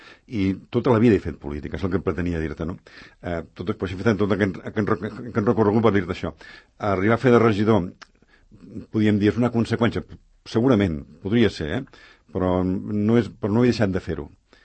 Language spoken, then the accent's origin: Catalan; Montcada i Reixac, Catalonia, Spain; Jo sóc de Montcada, com he dit abans